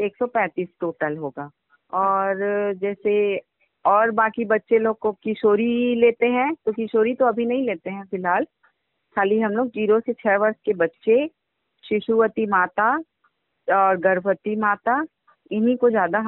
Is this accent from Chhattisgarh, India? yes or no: yes; Korba, Chhattisgarh, India; और मैं कोरबा छत्तीसगढ़ से हूँ